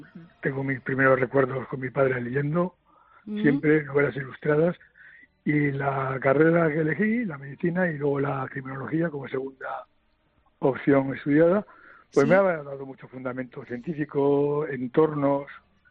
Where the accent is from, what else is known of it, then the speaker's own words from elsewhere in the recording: Valencian Community, Spain; Yo soy valenciano y siempre tengo una puntita de valencianía que me tira a la tierra.